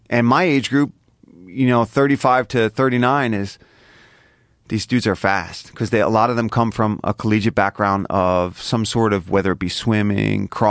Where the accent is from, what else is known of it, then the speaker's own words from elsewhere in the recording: Philadelphia, Pennsylvania, United States; like, I grew up in South Philly.